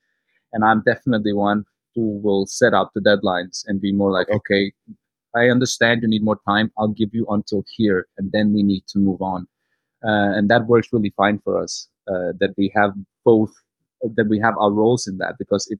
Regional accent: Serbia; And I will say I am from Serbia. I have gypsy mother and father, and I can throw a curse at you.

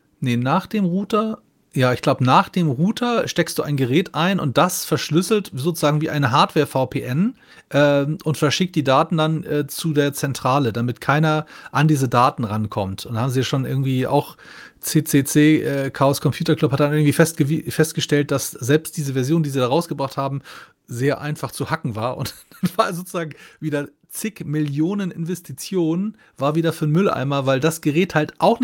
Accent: Hamburg, Germany; Bei uns in Hamburg war es so, die Holstenbrauerei hat damals immer das würzigste Bier gemacht

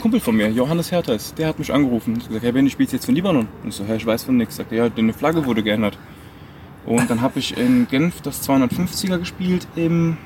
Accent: Merzig, Saarland, Germany; born there; Genau, ich bin in Deutschland geboren, im Saarland, in Merzig, aber meine Eltern sind beide im Libanon geboren.

